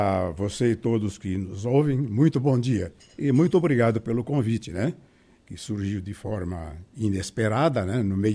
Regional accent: Urussanga, Santa Catarina, Brazil; Eu sou natural de Uruçanga, né, e sempre vivi aqui e continuo ainda radicado aqui na cidade, né?

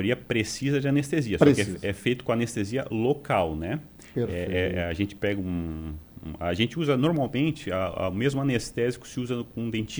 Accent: Criciúma, Santa Catarina, Brazil; Exatamente. Nasci em Criciúma.

